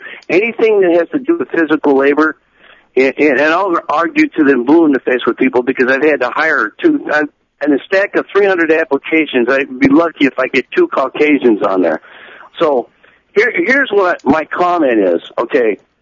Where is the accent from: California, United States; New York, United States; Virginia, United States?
California, United States; One thing is, I grew up in California